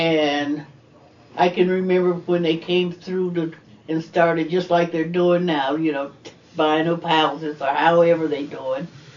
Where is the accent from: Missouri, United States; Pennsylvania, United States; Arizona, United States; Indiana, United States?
Indiana, United States; No, I was brought up in Indiana.